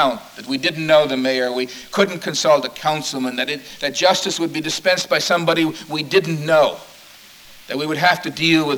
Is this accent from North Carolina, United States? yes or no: no; Cleveland, Ohio, United States; discovered I was from Cleveland